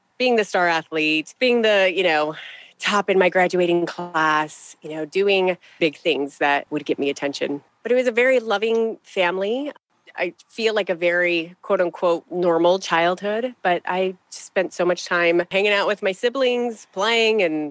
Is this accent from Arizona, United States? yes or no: yes; Arizona, United States; let's start at the beginning, or somewhat at the beginning. I was raised out in Arizona in the United States under the desert sun, one of six kids, five girls, one boy